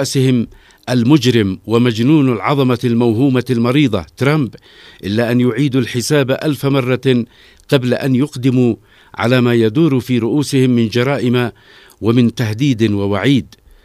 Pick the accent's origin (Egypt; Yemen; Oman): Yemen; إننا كيمنيين جاهزون لمواجهة وردع أي عدوان